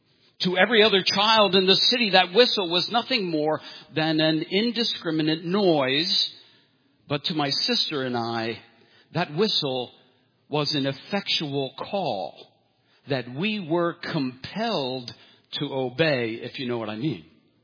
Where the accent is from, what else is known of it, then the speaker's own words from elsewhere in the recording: Philadelphia, Pennsylvania, United States; one of the things about growing up in the inner city, for me, growing up in North Philadelphia, was there was never a lack of friends to play with.